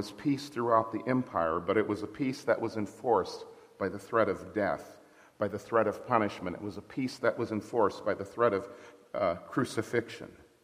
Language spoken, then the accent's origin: English; Accra, Greater Accra, Ghana; my parents were missionaries in West Africa. And I remember growing up in Accra, Ghana.